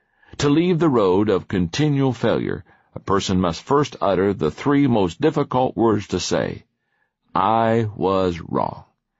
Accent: Atlanta, Georgia, United States; the Interstate 285 loop around my hometown of Atlanta at rush hour gridlock.

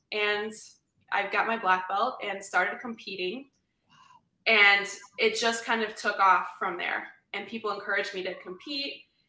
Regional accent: Chicago, Illinois, United States; I mean, I grew up in Chicago. It wasn't New York, but it's a city.

